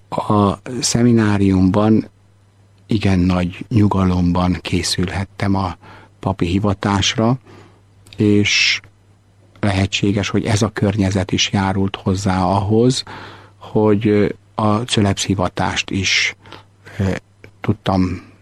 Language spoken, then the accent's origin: Hungarian; Nyíregyháza, Szabolcs-Szatmár-Bereg, Hungary; born there; oda jártam vissza, mint szülőfalumba, bár Nyíregyházán, a Nyíregyházi kórházban születtem.